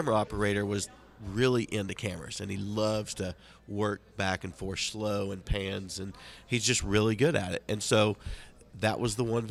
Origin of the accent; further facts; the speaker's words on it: Oklahoma, United States; I'm from Oklahoma.